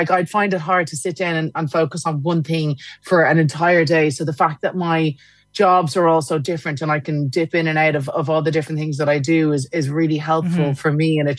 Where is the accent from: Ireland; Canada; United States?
Ireland; now in London, United Kingdom; being Irish, I feel like that, but I don't really, like, I live in London, but home is Ireland. I think home will always be Ireland.